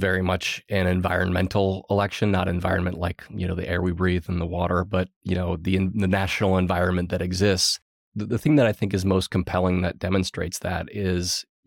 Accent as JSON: {"language": "English", "town": "Eden Prairie", "region": "Minnesota", "country": "United States", "tie": "born or raised there", "said": "I did. I grew up in the Minneapolis suburbs."}